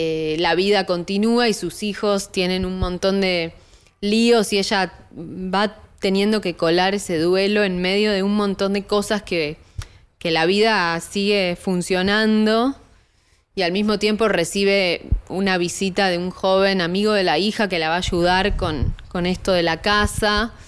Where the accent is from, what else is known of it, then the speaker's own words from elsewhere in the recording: Buenos Aires, Argentina; Yo nací en Buenos Aires, soy súper porteña